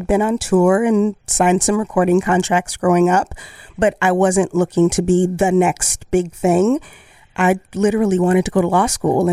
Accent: Chicago, Illinois, United States; I'm from Chicago, actually not too far from here. I grew up right down the street on Pearson, right around the corner from Water Tower.

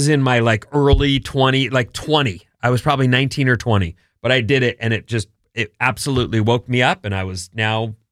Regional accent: California, United States; now in Philadelphia, United States; It's interesting as a Californian having moved to Philly, and that's the first time I lived outside the state

